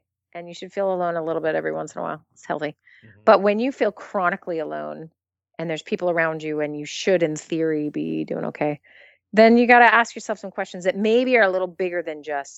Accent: United States; because I'm American, so I think about individuals.

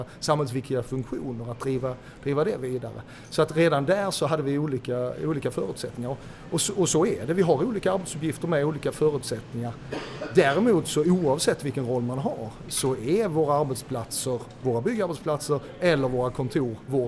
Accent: Skåne, Sweden; Innan dess, så jag är född uppvuxen på Bjärehalvön. Då sommarjobbar man med att plocka potatis.

